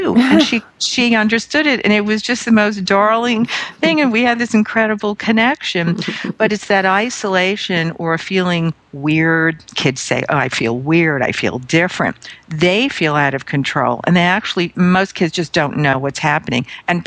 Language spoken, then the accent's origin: English; Brooklyn, New York, United States; I'm from Brooklyn, New York, until I graduated from graduate school.